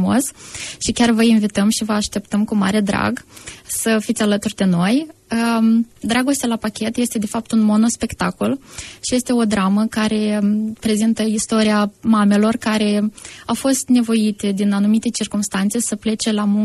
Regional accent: Căușeni, Căușeni District, Moldova; now in Romania; Eu sunt din Căușeni, e un pic mai la sud.

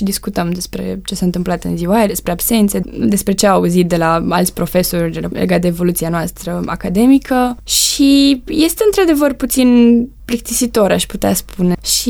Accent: Romania; now in United Kingdom; În momentul în care am ajuns în Marea Britanie, eu mi-am dat seama cât de capabili și cât de inteligenți la nivel basic suntem noi ca și români.

